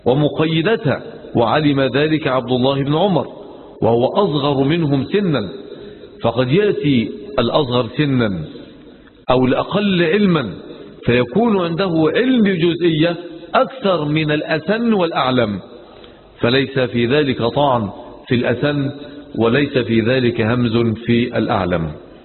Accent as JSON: {"language": "Arabic", "country": "Egypt", "said": "من بلدنا مصر"}